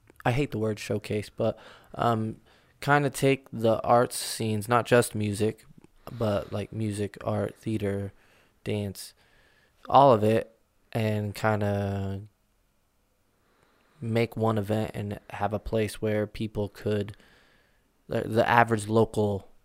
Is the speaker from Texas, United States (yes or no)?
yes; Lubbock, Texas, United States; So I grew up in Lubbock and was a cellist. And I started in 7th grade playing cello at Evans Middle School.